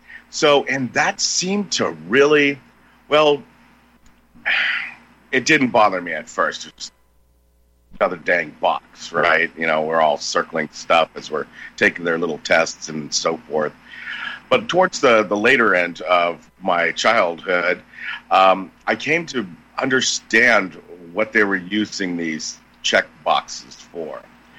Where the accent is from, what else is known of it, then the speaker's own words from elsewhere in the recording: California, United States; You know, I grew up in California in a kind of a suburby type place.